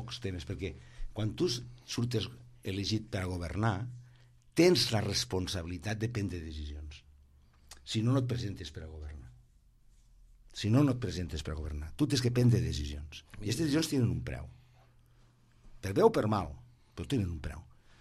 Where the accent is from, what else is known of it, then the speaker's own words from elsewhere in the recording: Catalonia, Spain; i a casa nostra les Terres de l'Ebre també ens hem de revelar cap a Barcelon